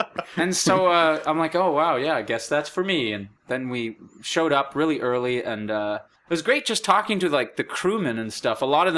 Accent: Canada; just to show you the lack of entitlement that I have as a Canadian musician.

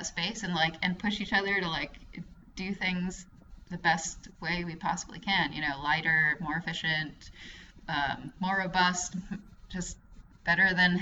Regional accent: Atlanta, Georgia, United States; I'm from Atlanta, so Waffle House is a special place in my heart.

